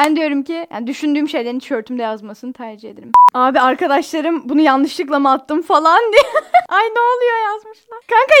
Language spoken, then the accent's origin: Turkish; Black Sea Region, Turkey; İlk başta benim de Karadenizli olduğumu belirterek şunu söylüyorum.